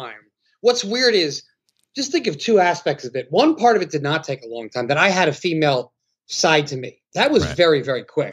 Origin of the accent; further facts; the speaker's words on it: New Jersey, United States; Like, I grew up overseas, right? I'm from New Jersey, but my father ran safaris.